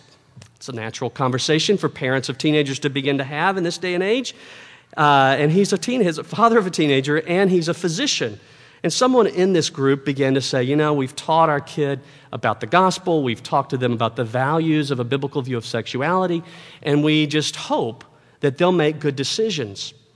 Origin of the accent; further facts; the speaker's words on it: the South, United States; When I was a seminary student living in Philadelphia, I'm from the South, it was my first venture into the North, and it was cold up there.